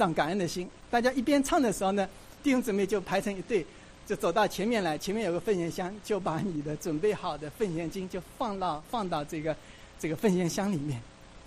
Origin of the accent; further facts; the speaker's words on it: Xiaoshan, Zhejiang, China; 我的老家是在萧山，杭州萧山啊，杭州萧山的80%以上是聚会处的这个背景，我也是在聚会处里面信主。